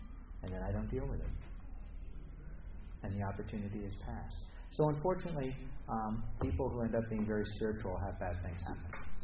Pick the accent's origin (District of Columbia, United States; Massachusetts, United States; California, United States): District of Columbia, United States; Washington; To me, I come from Washington, D.C., which was built on swampland.